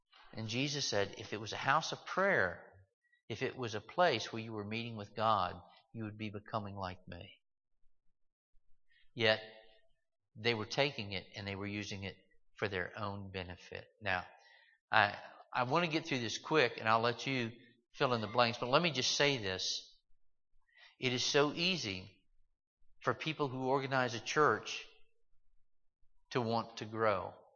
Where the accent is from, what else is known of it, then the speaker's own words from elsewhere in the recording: Kentucky, United States; Brent, that's about the size of the farm we grew up on in West Kentucky.